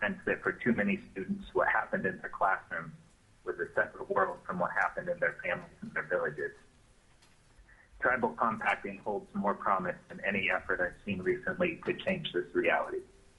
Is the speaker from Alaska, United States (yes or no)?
yes; Alaska, United States; lifelong Alaskan and a product of the Alaska public school system. I graduated from Cottonview High School. I was raised in Cottonview, and I still live there today.